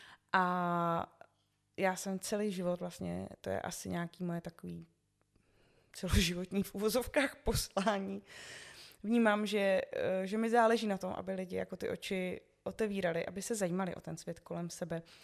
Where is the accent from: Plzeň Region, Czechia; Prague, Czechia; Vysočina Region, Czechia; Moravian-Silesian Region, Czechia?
Moravian-Silesian Region, Czechia; Rýmařov; born there; moji rodiče žili v Olomouci, takže já sama jsem se narodila v Rýmařově.